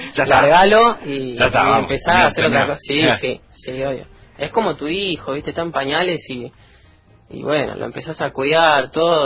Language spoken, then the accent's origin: Spanish; Argentina